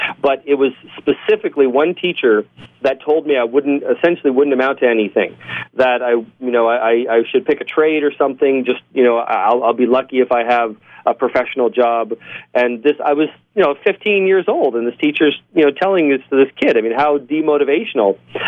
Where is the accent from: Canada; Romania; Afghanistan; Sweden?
Canada; now in Buffalo, United States; Right now I'm based in Buffalo, but I'm a dual citizen, so I'm Canadian and American.